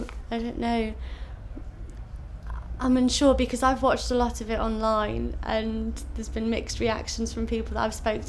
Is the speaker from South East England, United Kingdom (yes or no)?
no; Liverpool, North West England, United Kingdom; now in London, United Kingdom; I'm originally from Liverpool, and I've travelled around a lot with my dad and with family, and then mum's from Northampton, and I moved to London to go to university here. So I've got family everywhere